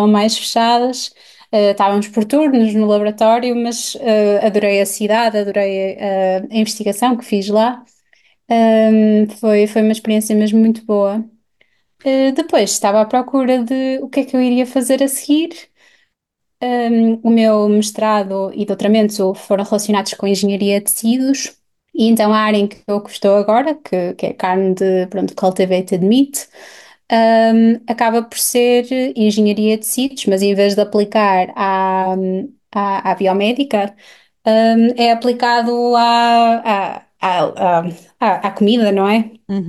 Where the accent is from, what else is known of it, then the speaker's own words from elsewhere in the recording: Porto, Norte, Portugal; also born or lived in Norway; eu sou portuguesa norueguesa, mas sempre. Pronto, cresci em Portugal, no Porto